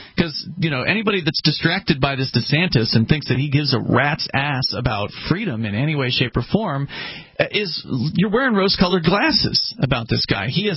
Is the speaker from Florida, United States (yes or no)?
yes; Sarasota, Florida, United States; moved away; where I grew up in Sarasota, Florida, I went back to visit